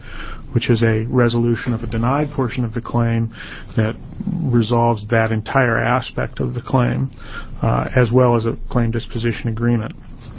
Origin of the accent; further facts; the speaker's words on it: Eugene, Oregon, United States; I'm an attorney from Eugene.